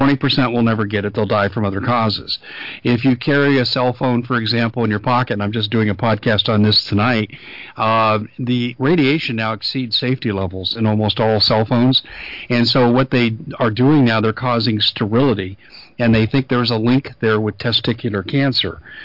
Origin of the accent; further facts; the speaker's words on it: Denver, Colorado, United States; now in Arizona, United States; I'm originally from Colorado. I've been in Arizona now for 30 years, but I'm originally, and I grew up in Denver, went to undergraduate in Denver